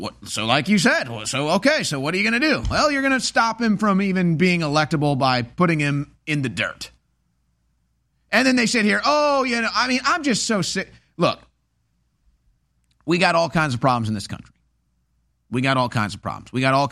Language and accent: English; United States; I'm an American.